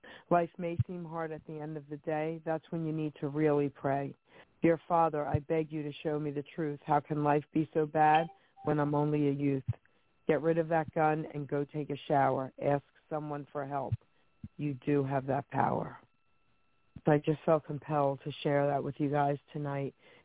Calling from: New Jersey, United States; I'm calling from New Jersey.

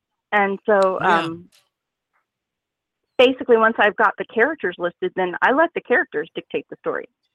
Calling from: Denver, Colorado, United States; I am calling from Denver, Colorado.

